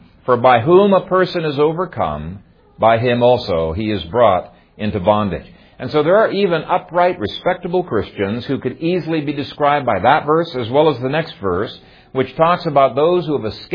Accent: Ethiopia; When I grew up in Ethiopia, my dad and I had between 17 and 20 beehives.

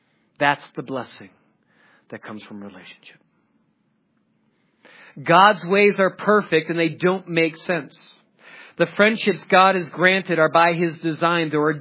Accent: Chicago, Illinois, United States; now in Colorado Springs, United States; Now, I come from Chicago. And I live in Colorado Springs, this great suburb of nothing.

